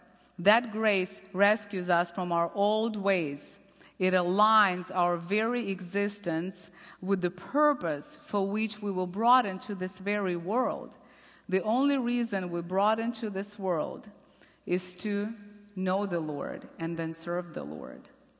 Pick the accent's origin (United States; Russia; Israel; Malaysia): Russia; English is a second language; I grew up, again, in Russia. I'm bringing that way too much, as if you can't tell. But so I was born in Russia